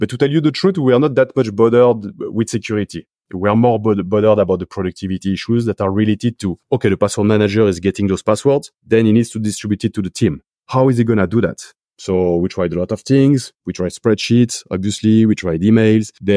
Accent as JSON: {"language": "English", "country": "France", "accent": "French", "second_language": "English", "said": "Because I'm French, probably figured it out from my accent."}